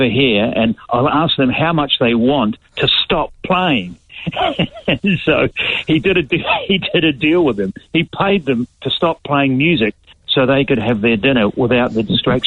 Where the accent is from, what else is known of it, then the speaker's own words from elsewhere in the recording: Lower Hutt, Wellington, New Zealand; I lived in Lower Hutt. I grew up in Lower Hutt